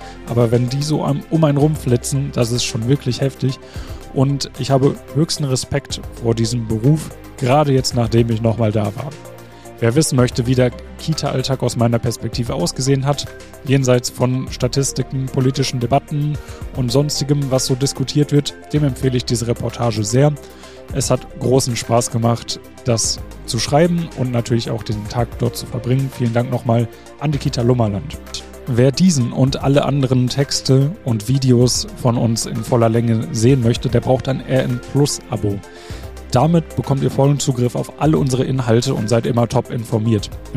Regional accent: Hattingen, North Rhine-Westphalia, Germany; Auch in Hattingen, wo ich herkomme, da gab es ein Kino. Als ich ganz klein war, habe ich meinen ersten Film da geschaut

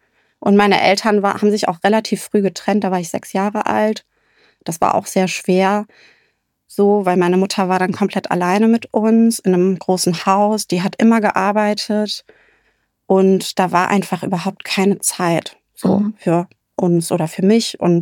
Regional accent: Rhineland-Palatinate, Germany; Ich bin in der Eifel groß geworden.

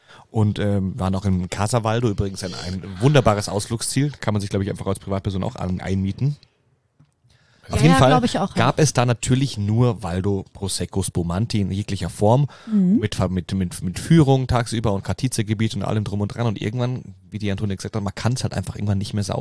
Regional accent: Germany; Pro Kopf sind wir Deutsche

